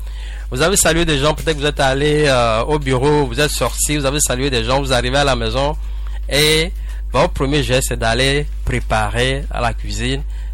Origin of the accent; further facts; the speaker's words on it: Togo; chez nous au Togo, en tout cas en Afrique